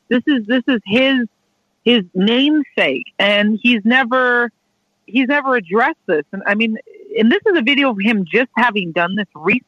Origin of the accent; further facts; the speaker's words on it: United States; when I talk about, you know, I'm American, and they say, why did you get rid of Trump?